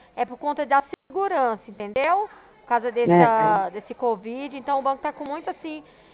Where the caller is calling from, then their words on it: Ribeirão Preto, São Paulo, Brazil; a gente é daqui de Ribeirão.